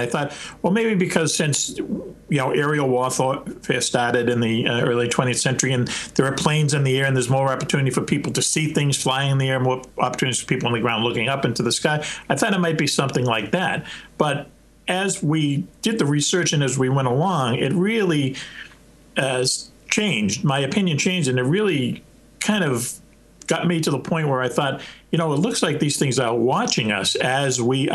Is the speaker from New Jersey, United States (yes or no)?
no; Boston, Massachusetts, United States; I grew up in Boston, and I went to high school and then college for journalism.